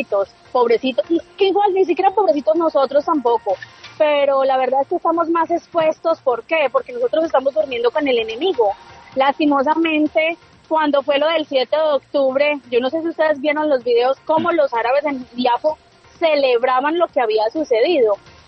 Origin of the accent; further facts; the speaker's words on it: Florencia, Caquetá, Colombia; moved away as an adult; now in Tel Aviv, Israel; Yo soy de Florencia, Caquetá.